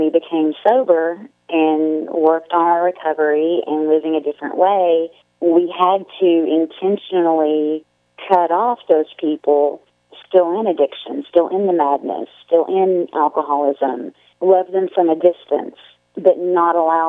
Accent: Kentucky, United States; 10 years ago, I moved back to Eastern Kentucky and really embraced being Appalachian.

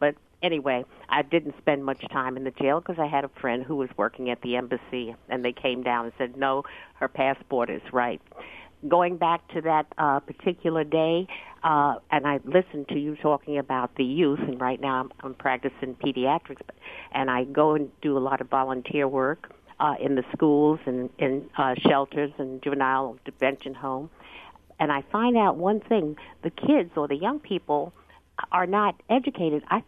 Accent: New York, United States; Well, I'm originally from New York, and I left New York in a bus, and we went on down.

